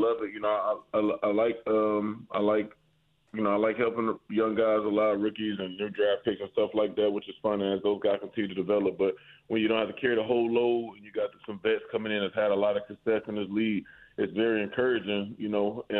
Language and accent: English; Conyers, Georgia, United States; So we do that out in my hometown, Conyers, Georgia, Rockdale County High School, where I attended.